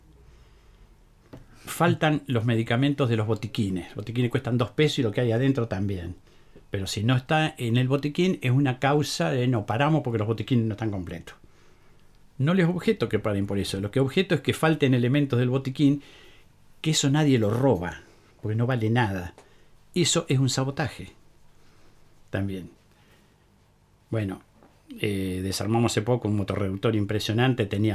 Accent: San Nicolás, Buenos Aires Province, Argentina; Yo soy de San Nicolás, así que la central de San Nicolás la conozco.

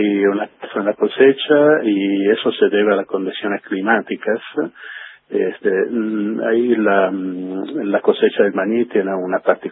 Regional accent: Italy; Spanish is a second language; Yo soy de Italia, tal vez se nota del acento.

